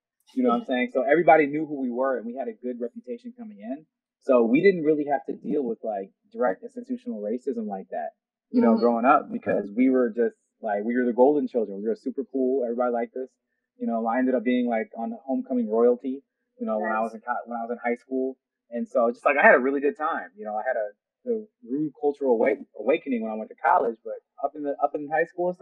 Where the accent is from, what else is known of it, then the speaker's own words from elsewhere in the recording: Grand Blanc, Michigan, United States; But yes, I am from Grand Blanc. And it was cool, man. I like Grand Blanc. I tell people that it was like a utopia of sorts. I think I was very privileged growing up.